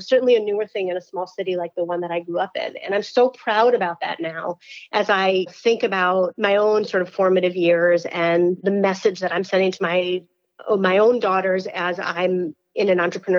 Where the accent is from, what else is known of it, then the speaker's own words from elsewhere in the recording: Syracuse, New York, United States; I grew up in Syracuse, New York.